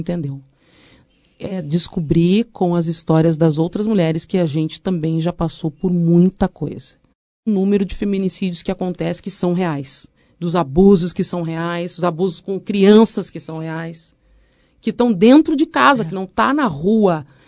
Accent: Rio Grande do Sul, Brazil; also born or lived in Salvador; ah, mas você considera mais baiana ou gaúcha? Eu disse, eu sou baianuxa. É isso que eu sou, baianuxa.

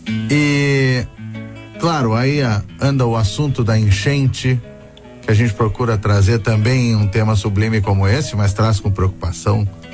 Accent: Rio Grande do Sul, Brazil; Porque eu nasci no Ernesto Dornelles. A cria da Azenha na esquina com a Ipiranga.

